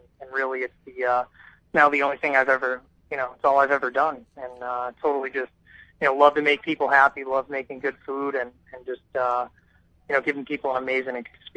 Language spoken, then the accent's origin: English; Peabody, Massachusetts, United States; I actually, interestingly enough, I grew up up on the North Shore in Peavey.